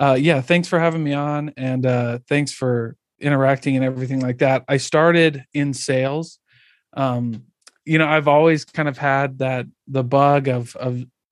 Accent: Midwest, United States; I grew up in the Midwest.

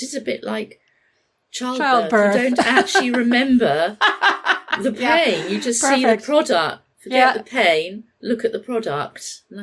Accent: England, United Kingdom; I'm English, and I don't actually know some of those words that they're firing at me.

